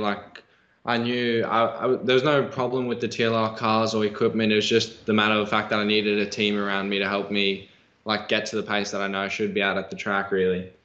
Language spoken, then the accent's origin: English; Sydney, New South Wales, Australia; I'm from Sydney, Australia.